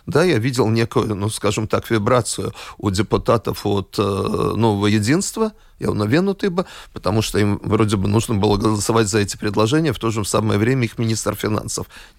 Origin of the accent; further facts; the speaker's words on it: Riga, Latvia; Если мы говорим о моем родном городе Риге